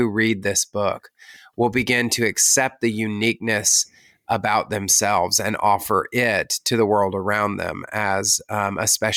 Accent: Bible Belt, United States; I grew up in the Bible Belt and in evangelicalism.

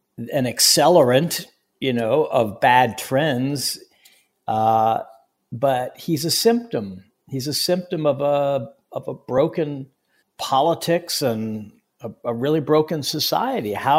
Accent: United States; This was, for me, a new experience as an American, but I remembered it from my reporting in countries like Iraq.

